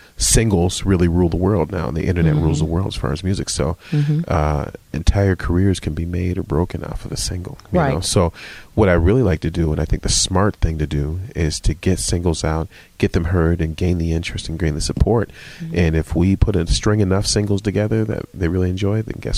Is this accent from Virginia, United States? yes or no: yes; Virginia, United States; also born or lived in Detroit, Michigan; You know, I am actually originally from Virginia.